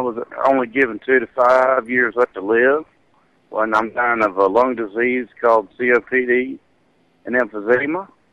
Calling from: North Carolina, United States; Yes, I'm calling from North Carolina.

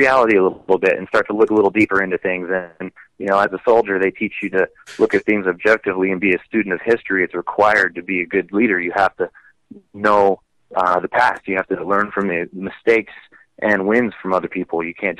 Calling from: Colorado, United States; I'm calling from Colorado.

